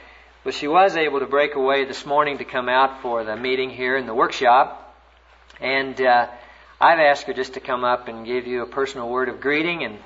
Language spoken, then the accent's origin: English; Texas, United States; Yeah, I'm a Texan. I've told some of you that I'm a deflated Texan. Do you know what that means? That's someone who's married to an Alaskan.